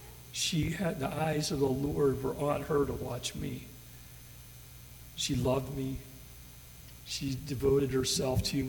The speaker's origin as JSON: {"language": "English", "town": "West Belair", "region": "Ohio", "country": "United States", "tie": "born or raised there", "said": "she was part of my local church that I grew up in West Belair, Ohio."}